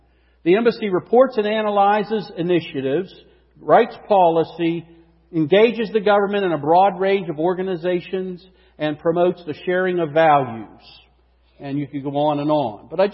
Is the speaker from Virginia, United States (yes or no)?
no; Butler, Pennsylvania, United States; hey, I'm from Butler.